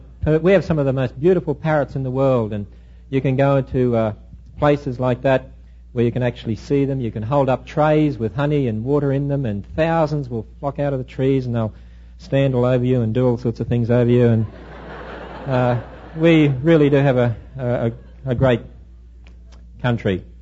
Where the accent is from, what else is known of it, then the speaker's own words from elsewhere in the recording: Australia; And I come from Australia, so I thought first of all I might just tell you just a little bit about where I come from.